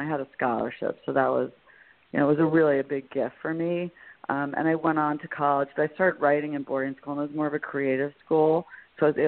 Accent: New York, United States; Okay, well, I was raised on Long Island by a single mom, and I have a brother

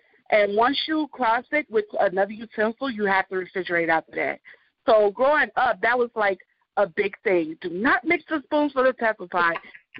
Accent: Chicago, Illinois, United States; I grew up on the south side of Chicago. I come back from a Southern and Caribbean style cooking background. My mom being from the South and my dad being from South America, Georgetown, Guyana.

